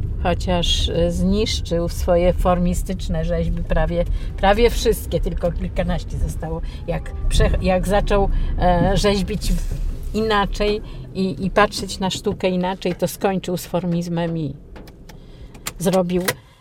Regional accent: Pionki, Masovian Voivodeship, Poland; najbliższą rodzinę miałam w Pionkach, bo pochodzę z Pionek, z okolic Radomia.

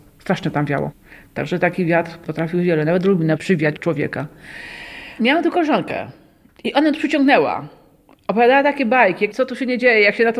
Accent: Lesser Poland, Poland; Ja się wychowałam na wsi. Powiem szczerze, że mi tej wsi strasznie brakuje, bo to są takie duże przestrzenie. Po prostu wychodzisz z domu, masz drzewa, Dunajec płynie dołem

